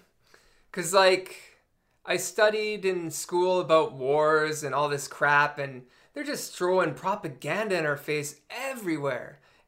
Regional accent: Canada; And I keep saying America even though I'm Canadian

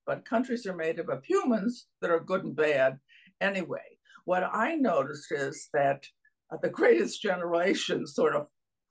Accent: United States; I'm very American, and I'm proud of our country.

